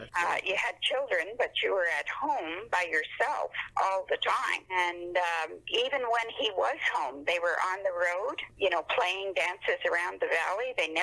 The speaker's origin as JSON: {"language": "English", "town": "Ottawa", "region": "Ontario", "country": "Canada", "tie": "born or raised there", "also_born_or_lived": "Montreal", "said": "I was born in Montreal, and my parents moved to Ottawa. I think I was 7."}